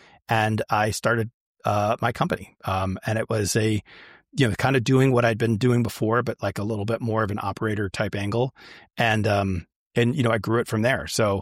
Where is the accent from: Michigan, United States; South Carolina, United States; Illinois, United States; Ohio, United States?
Michigan, United States; Detroit; also born or lived in Boston; And so I started in the north. I grew up in Detroit. You know, that's where I got all the manufacturing experience. And then went to school out east in Boston